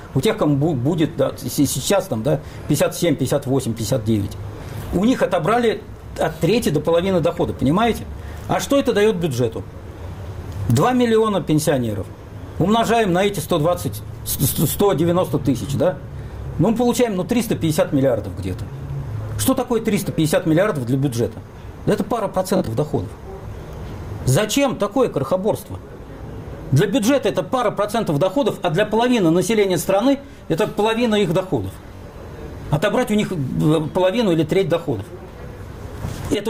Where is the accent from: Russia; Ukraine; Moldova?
Russia; я россиянин.